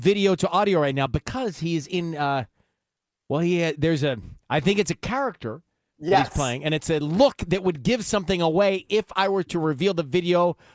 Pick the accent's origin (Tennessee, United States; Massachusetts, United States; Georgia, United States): Georgia, United States; I remember my parents talking about it being such a big deal to go to when we were growing up in Georgia.